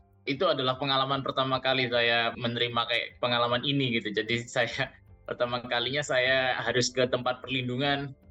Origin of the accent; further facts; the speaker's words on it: Surabaya, East Java, Indonesia; now in Tel Aviv, Israel; Saya berasal dari Surabaya, Indonesia, dan saya kini menempuh S2 International Master in Security and Diplomacy di Tel Aviv University di Israel.